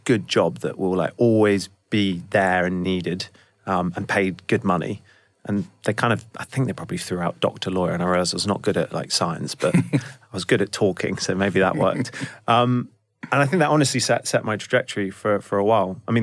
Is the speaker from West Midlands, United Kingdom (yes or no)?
no; Bath, South West England, United Kingdom; growing up in Bath, a lovely, amazing environment, amazing family.